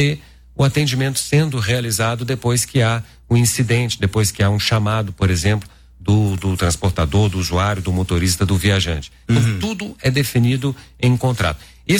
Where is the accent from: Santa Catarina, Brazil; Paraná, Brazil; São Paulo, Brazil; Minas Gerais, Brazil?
Minas Gerais, Brazil; Belo Horizonte; Eu sou mineiro, de Belo Horizonte.